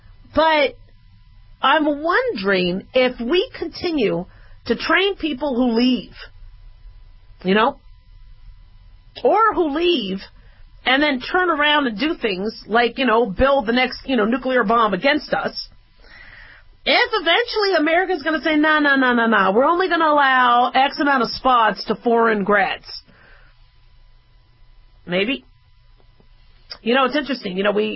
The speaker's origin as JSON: {"language": "English", "region": "Nevada", "country": "United States", "tie": "born or raised there", "said": "I grew up in Nevada. I went to undergrad in Nevada. I went to medical school in Nevada. I went to residency in Nevada. I did my last year at UCLA, which is why I started to build some California roots."}